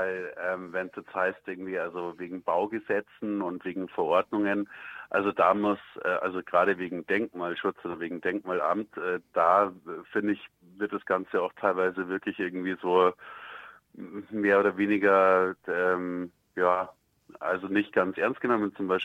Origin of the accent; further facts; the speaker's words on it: Munich, Bavaria, Germany; ich bin auch in München aufgewachsen und geboren